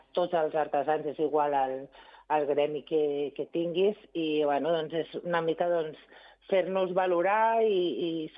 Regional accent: Barcelona, Catalonia, Spain; Jo, per exemple, que vinc molt a Barcelona i sóc del barri de Gràcia

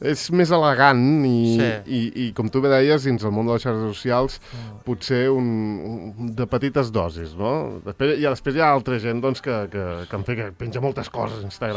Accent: Catalonia, Spain; jo soc de prop de Mataró.

